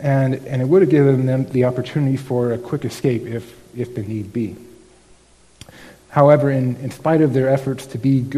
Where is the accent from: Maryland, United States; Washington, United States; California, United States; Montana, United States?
Washington, United States; it gets me thinking about where I grew up, and I grew up in Washington State for a while